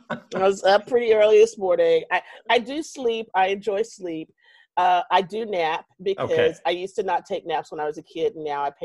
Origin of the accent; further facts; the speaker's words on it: Texas, United States; everybody knows I'm from Texas and I'm going to botch it up anyway.